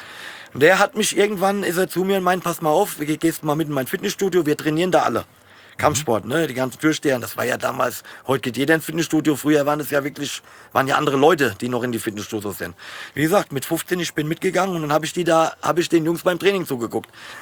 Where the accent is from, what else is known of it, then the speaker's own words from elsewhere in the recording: Offenbach, Hesse, Germany; ich bin in Offenbach groß geworden